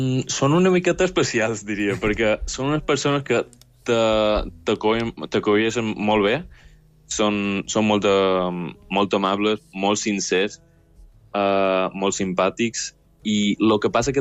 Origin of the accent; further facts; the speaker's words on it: Palma, Balearic Islands, Spain; now in Dublin, Ireland; jo que som de Palma, sí, més o menys és una ciutat grossa de Palma, el que no tan grossa com Dublín, no tan urbana, no tan internacional